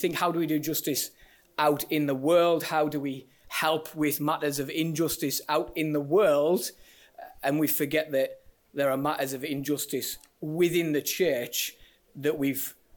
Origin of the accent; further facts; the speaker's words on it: Silksworth, North East England, United Kingdom; I grew up in Silkswith, which is an ex-mining village in northeast of England. It's now, I'm not even the most southerly suburb of Sunderland, but that's where it is. I grew up there.